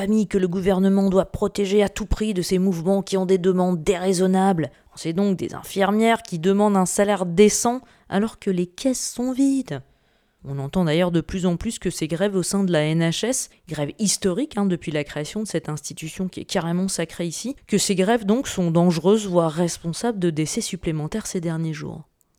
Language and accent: French; France; accent: French; now in United Kingdom; Et si mon accent n'était pas aussi français, vous sauriez instantanément pourquoi on parle de « heat or eat »